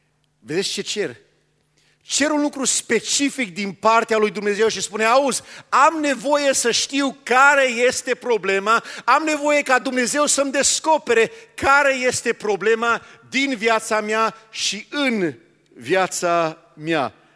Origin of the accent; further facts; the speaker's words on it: United States; Eu sunt din America.